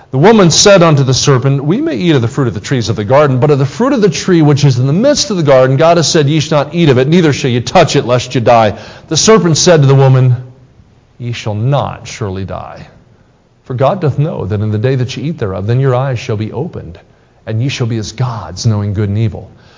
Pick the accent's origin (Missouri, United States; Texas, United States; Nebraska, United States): Missouri, United States; Kansas City; We're from Kansas City, Missouri.